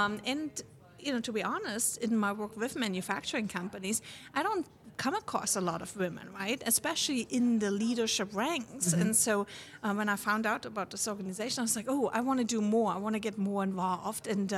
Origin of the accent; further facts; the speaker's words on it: Germany; If you take the example of Germany, my home country